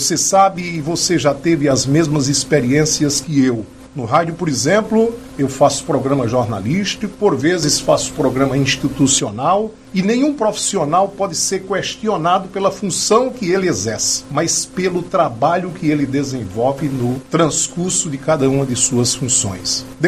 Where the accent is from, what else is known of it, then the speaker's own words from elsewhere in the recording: Patos, Paraíba, Brazil; born there; também faço parte dela porque nasci em Patos, na Rua dos 18 do Forte, no dia 6 de abril de 1963.